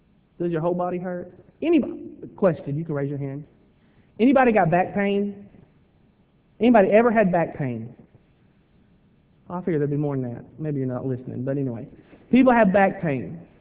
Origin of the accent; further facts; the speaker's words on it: Willisville, Arkansas, United States; I grew up in Willisville. 18, I moved off to college.